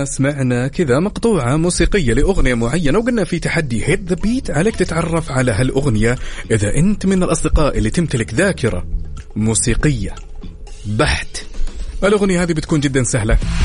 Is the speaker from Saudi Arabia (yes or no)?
yes; Khamis Mushait, Asir, Saudi Arabia; born there; أنا من مواليد خميس مشيط يا صديقتنا اللطيفة.